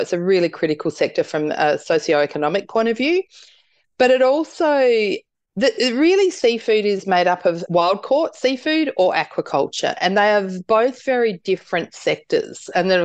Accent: South Australia, Australia; I suppose I'm a little bit biased because I'm from South Australia, which I call the seafood capital of the world.

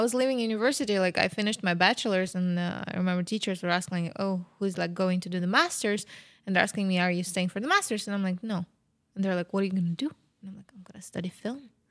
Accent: Ukraine; English is a second language; now in Hollywood, United States; It's just the feeling that I am from Ukraine in Hollywood.

